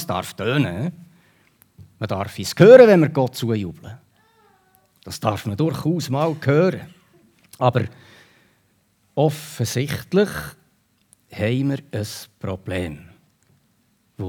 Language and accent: German; Switzerland; born there; Ich bin in der Schweiz geboren worden. Kann ich auch nichts dafür. Ich habe einen von den schönsten Flecken auf dieser Erde. Oder? Stell dir mal vor, wir haben Berge, die Alpen. Wir haben Hügel, der Jura. Wir haben das Mittelland mit Seen.